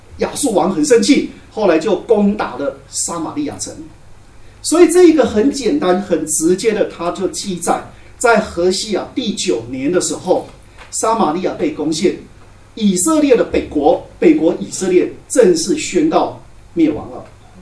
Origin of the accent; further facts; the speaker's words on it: Taiwan; 所以对我们台湾人很容易记